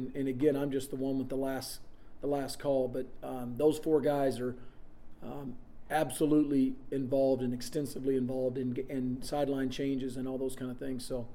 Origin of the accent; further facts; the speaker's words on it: Oklahoma, United States; I'm slow. I'm from Oklahoma, but I'm not dumb.